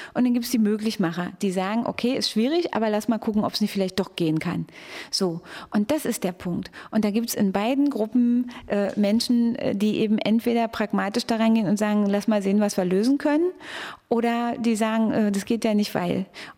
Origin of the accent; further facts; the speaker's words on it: Frankfurt, Brandenburg, Germany; Ich bin in Frankfurt an der Oder geboren, bin dort in einem kleinen Ort aufgewachsen. Und für mich spielt diese ostdeutsche Anfangsbiografie eine sehr wichtige Rolle.